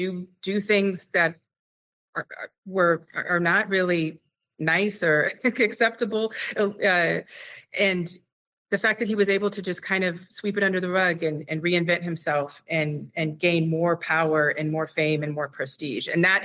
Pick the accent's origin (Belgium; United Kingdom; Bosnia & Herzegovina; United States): United States; You know, I think that in pop culture, being an American, we have it's very American in our culture